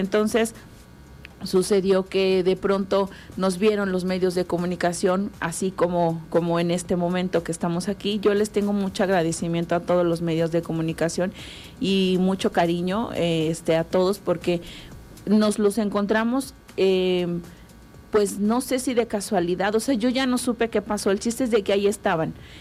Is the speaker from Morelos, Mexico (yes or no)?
yes; Cuernavaca, Morelos, Mexico; Yo de Cuernavaca